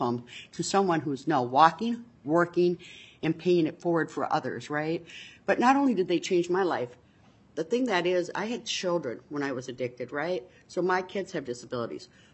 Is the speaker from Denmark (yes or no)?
no; Brooklyn Park, Minnesota, United States; I'm from Brooklyn Park, Minnesota.